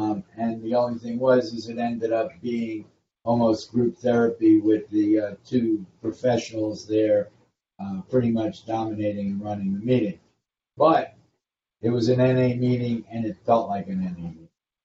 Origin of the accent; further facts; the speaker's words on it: Orlando, Florida, United States; He said, where are you from? We said, we're from Orlando.